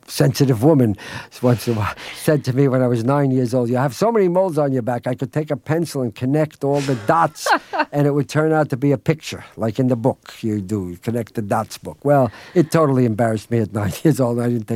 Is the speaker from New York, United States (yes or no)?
yes; New York City, New York, United States; Well, I am Italian. My real name is … I grew up in the Bronx. And I was raised Protestant in a Jewish neighborhood, yet I'm Italian.